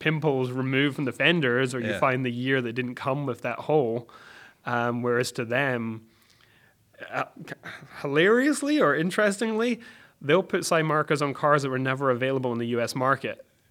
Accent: Scotland, United Kingdom; moved away; No, so I moved over from Britain. I am Scottish.

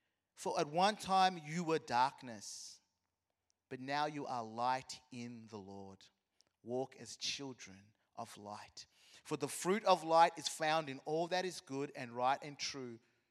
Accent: Zimbabwe; I'm like, man, I'm from Zimbabwe. I respect my elders.

